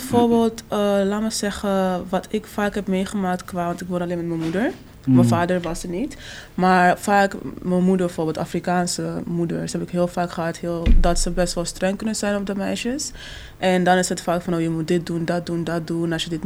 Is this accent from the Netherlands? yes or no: no; Ghana; ik ben zelf Ghanees.